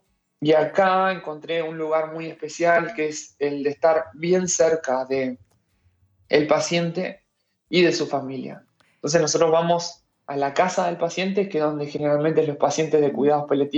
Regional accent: Tacuarembó, Uruguay; born there; also born or lived in Montevideo; now in Ciudad de la Costa, Uruguay; Mirá, yo soy medio nómade. Yo nací en Tacuarembó.

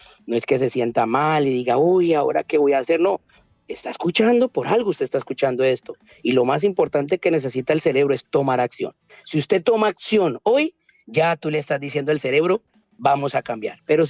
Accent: Colombia; Por ahí alguna vez escuché en mi país, en Colombia

